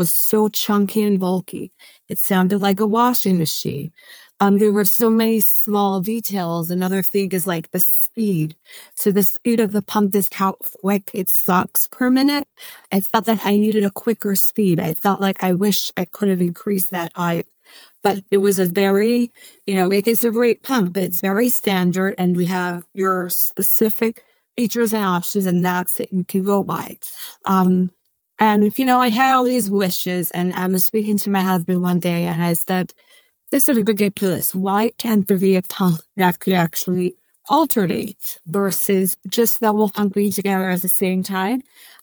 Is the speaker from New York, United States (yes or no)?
yes; New York, United States; I'm originally from New York and I would travel. My job was in the city.